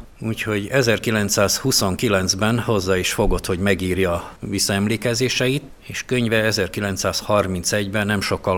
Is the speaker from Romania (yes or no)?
yes; Arad, Arad County, Romania; Kuncaladárral mi aradiként büszkélkedünk